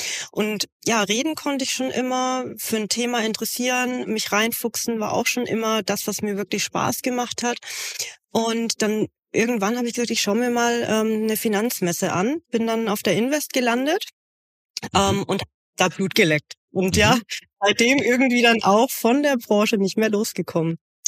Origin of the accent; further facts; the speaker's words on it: Kitzingen, Bavaria, Germany; ich bin gebürtig aus Unterfranken. Ihr werdet es heute wahrscheinlich auch das ein oder andere Mal an meinem rollenden R hören.